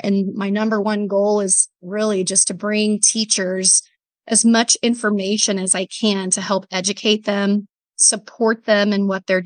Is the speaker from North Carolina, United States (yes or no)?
no; Kansas, United States; I am also from Southwest Kansas.